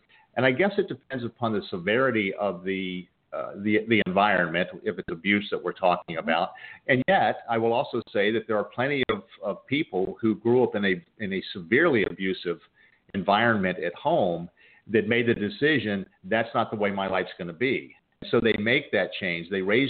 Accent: Buffalo, New York, United States; born there; here I was born in Buffalo, New York. I'm white. I'm middle class.

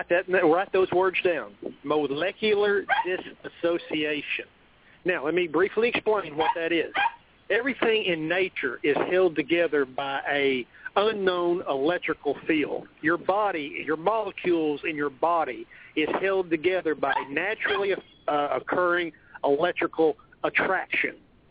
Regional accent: Texas, United States; I'm not from New York. I'm from Texas, and I've never been in New York City in a day of my life.

